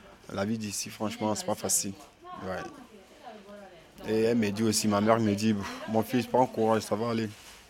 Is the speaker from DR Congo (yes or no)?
no; Côte d’Ivoire; Je viens de la Côte d'Ivoire.